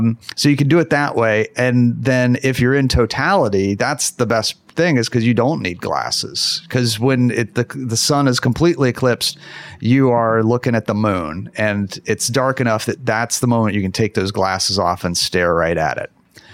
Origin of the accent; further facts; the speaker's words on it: Columbus, Ohio, United States; So then I came to Cincinnati. Actually, I grew up in Columbus, and I came to Cincinnati to go to Xavier University.